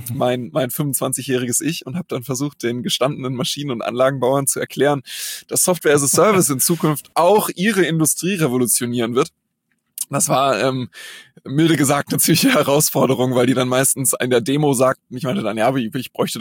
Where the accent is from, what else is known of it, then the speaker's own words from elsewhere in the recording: Germany; born there; also born or lived in Switzerland / Sweden; now in Hamburg, Germany; Also ich bin geboren in Deutschland, ich war zwischendrin in der Schweiz 5 Jahre, war dann nochmal in Deutschland in der Nähe von Düsseldorf, dann war ich 7 Jahre in Schweden, da habe ich Abitur gemacht, bin zum Studium zurück nach Hamburg gekommen und dann hier so ein bisschen hängen geblieben